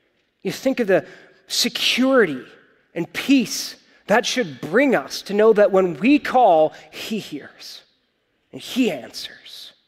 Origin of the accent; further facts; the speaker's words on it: United States; I'm American. We don't do kings, right?